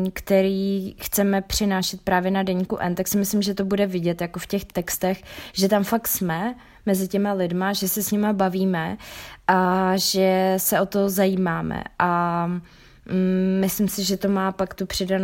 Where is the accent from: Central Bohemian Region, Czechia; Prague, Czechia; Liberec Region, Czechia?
Prague, Czechia; tím, že jsem z Prahy, tak vlastně tam musíš vážit poměrně vzdálenou cestu